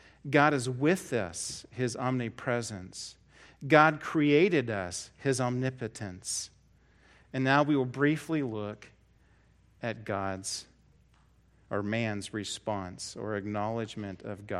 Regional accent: Portland, Oregon, United States; I lived by the Pacific Ocean while growing up in Portland, Oregon.

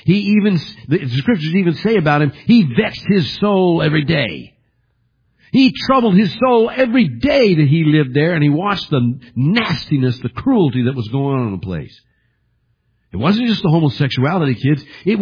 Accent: Arkansas, United States; also born or lived in Missouri; I was born in Arkansas. And I was raised part-time in Arkansas. But my family moved from that place in Arkansas to Independence, Missouri. And from Independence, Missouri, we moved back to Arkansas.

